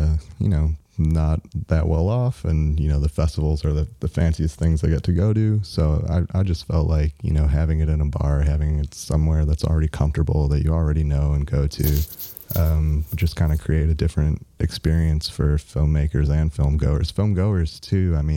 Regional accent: Chicago, Illinois, United States; now in Bay Area, United States; I grew up in Chicago. Been out here, came out here in 2013, so going on 6 years.

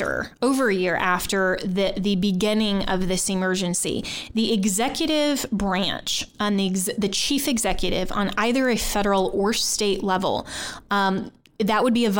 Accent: Colorado, United States; if I am going from Washington, D.C. back to my home state of Colorado.

